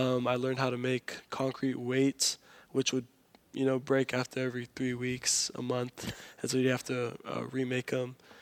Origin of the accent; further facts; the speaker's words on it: Hawaii, United States; to a far school wasn't something foreign to me, although this is a lot farther than Punahou was from my hometown.